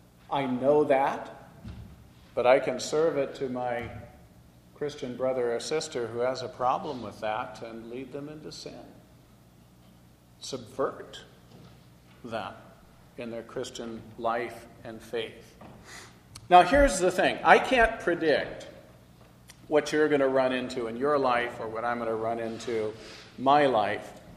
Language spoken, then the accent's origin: English; West Coast, United States; Where I grew up on the West Coast, though, yoga's associated with transcendental meditation.